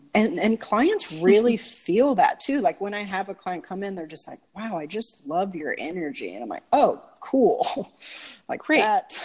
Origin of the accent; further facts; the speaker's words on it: Louisiana, United States; now in California, United States; I'm originally from Louisiana.